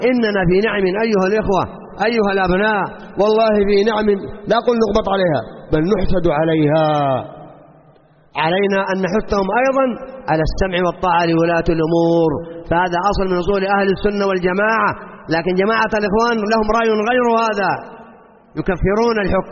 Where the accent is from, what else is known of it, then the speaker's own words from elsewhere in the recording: Saudi Arabia; أصبحت بلادنا السعودية حديث الرجال ومضرب الأمثال